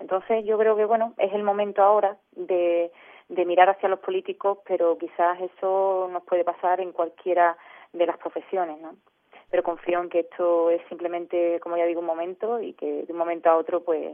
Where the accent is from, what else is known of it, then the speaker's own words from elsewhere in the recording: Écija, Andalusia, Spain; porque yo soy de Écija, entonces tenía que estudiar fuera, en Sevilla, a 100 kilómetros de mi pueblo, ¿no?